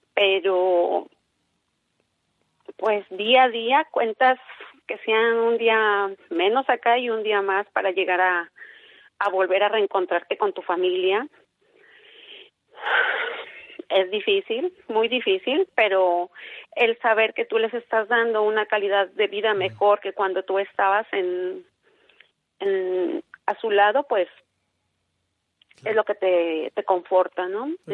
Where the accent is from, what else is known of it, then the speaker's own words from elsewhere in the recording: Mexico; now in United States; venimos a dar lo mejor de nosotros como mexicanos, como trabajadores.